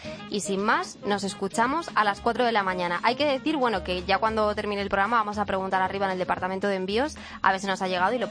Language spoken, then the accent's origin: Spanish; Torre Pacheco, Region of Murcia, Spain; Yo soy de Murcia, concretamente de Torre Pacheco, la mejor tierra de melones del mundo